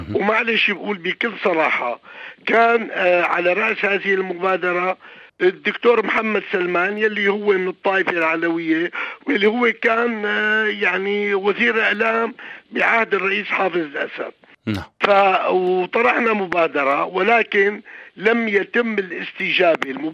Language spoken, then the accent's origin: Arabic; Syria; أنا كمواطن سوري واشتغلت بالسياسة وكنت وزير بالدولة بالتسعينات